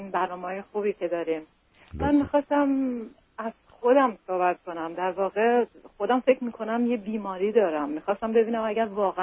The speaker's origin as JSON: {"language": "Persian", "country": "Iran", "also_born_or_lived": "Europe", "moved": "as an adult", "lives_now": "United States", "said": "من مدت زمان زیادیه که من از ایران بیرون اومدم، شاید حدود 19 ساله."}